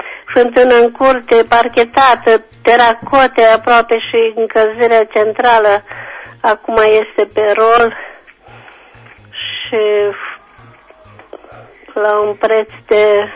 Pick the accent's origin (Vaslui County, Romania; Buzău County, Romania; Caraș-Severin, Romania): Caraș-Severin, Romania; Eftimie Murgu; din Comuna Eftimie Murguș.